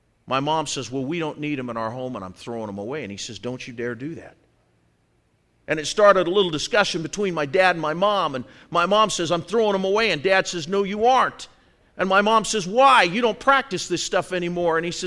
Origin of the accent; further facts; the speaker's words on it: Spokane, Washington, United States; born there; eventually my parents moved back to eastern Washington, to Spokane. And I was born in Spokane